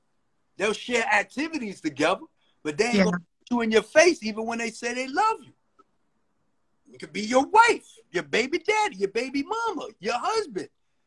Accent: Bronx, New York, United States; now in Atlanta, United States; Yeah, I'm from the Boogie Down where hip hop started.

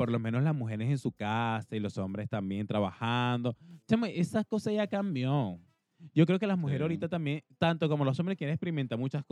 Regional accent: Venezuela; Nosotros somos venezolanos.

